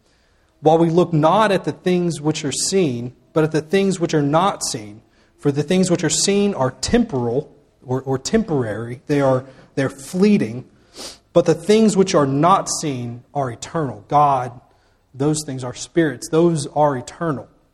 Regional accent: Auburn, Alabama, United States; I remember I grew up in Auburn, so I was around the college kids all the time

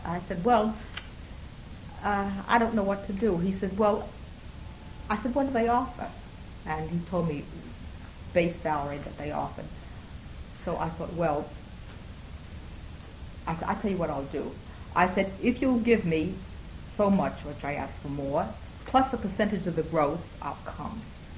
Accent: Missouri, United States; I'm from Missouri. I've always been from Missouri. I still am, unfortunately.

